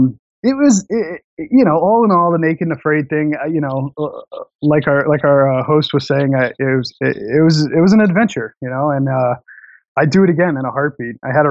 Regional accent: Florida, United States; I'm from Florida, you know, so the mosquitoes, I'm not going to say I'm used to it.

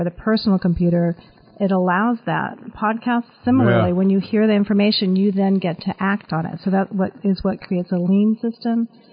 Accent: New Mexico, United States; also born or lived in San Francisco; I actually was born in San Francisco, but I grew up in New Mexico.

